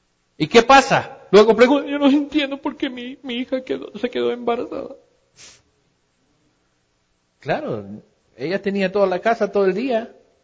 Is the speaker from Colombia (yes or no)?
no; United States; Allá en mi país, en los Estados Unidos